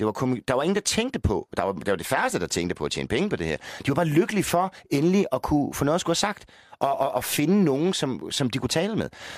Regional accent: Zealand, Denmark; Fordi jeg er fra Falster, ikke?

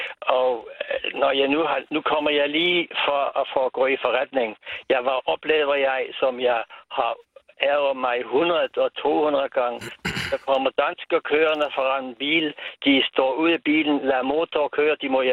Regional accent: Basel, Basel-Stadt, Switzerland; Jeg bor i Schweiz. Jeg er schweizer.

